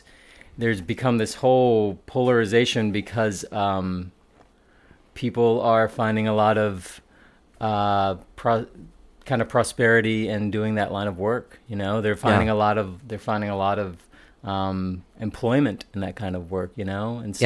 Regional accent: Roanoke, Virginia, United States; I was born in southwestern Virginia, like Roanoke.

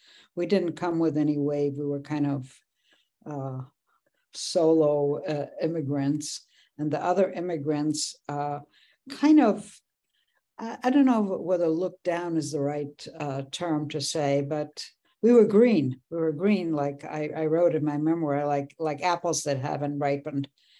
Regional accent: Poland; English is a second language; now in Israel; So when I came from Poland to Israel, and I can't think of two languages that are more different than Polish and Hebrew

